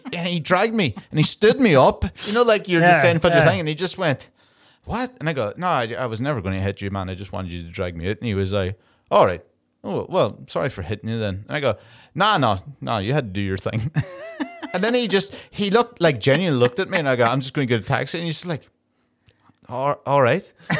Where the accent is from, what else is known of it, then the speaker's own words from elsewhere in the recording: Ireland; Especially as an Irish person, it's so offensive.